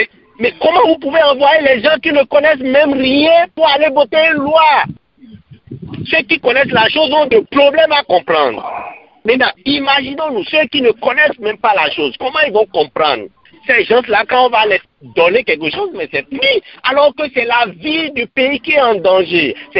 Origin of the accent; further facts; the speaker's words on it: Benin; now in United States; Même si moi, je suis jeune, moi, je ne vis pas au Bénin. Même si je suis béninois et j'aime beaucoup le Bénin, mais je peux retourner au Bénin à tout moment. Mais aujourd'hui, sachant que je suis aux États-Unis